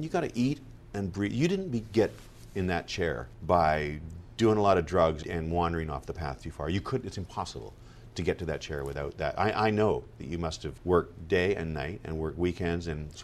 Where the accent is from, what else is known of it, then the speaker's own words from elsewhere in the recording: Victoria, British Columbia, Canada; We started in my hometown of Victoria, British Columbia.